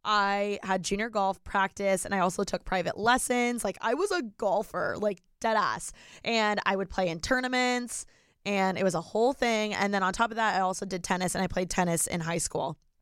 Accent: Indiana, United States; now in Los Angeles, United States; I was born and raised in Indiana and I am so grateful for the way I was raised.

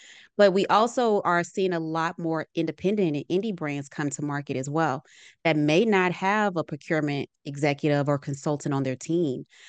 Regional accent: Arkansas, United States; So I grew up in the South. I'm a Southern girl to my core. I'm from Arkansas.

